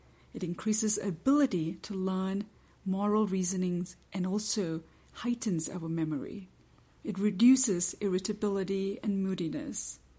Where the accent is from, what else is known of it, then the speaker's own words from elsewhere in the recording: Kansas City, Missouri, United States; I know that's a mouthful. I'm from Kansas City.